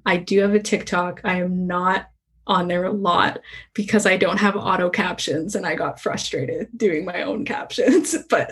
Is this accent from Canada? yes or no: yes; Canada; because I am obnoxiously Canadian at times.